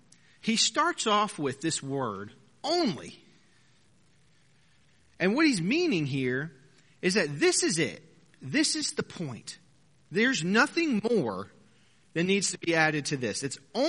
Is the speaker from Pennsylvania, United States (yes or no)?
yes; Philadelphia, Pennsylvania, United States; now in Texas, United States; If you say, where are you from? I'm from Pennsylvania, right? I'm a Philadelphian. I'm not a Texan. I will never be a Texan because I wasn't born here four generations ago.